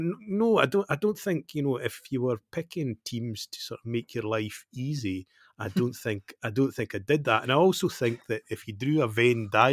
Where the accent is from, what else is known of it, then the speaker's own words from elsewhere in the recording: Dumfries, Scotland, United Kingdom; I was born and brought up in Dumfries. My mum is pure Scottish, though, so, you know, I've got that side to me as well. My granny was from Langham, the Muckletoon, and my grandpa from Dumfries